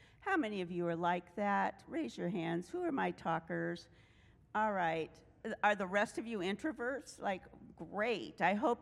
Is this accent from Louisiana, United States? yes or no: no; Orient, Washington, United States; also born or lived in Colville, United States; I was born in Colville, Washington in 1956, but I grew up in Orient.